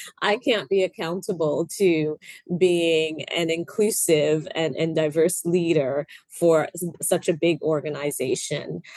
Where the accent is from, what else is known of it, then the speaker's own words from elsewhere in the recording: United States; born there; I am American born, so I started my work experience in the US.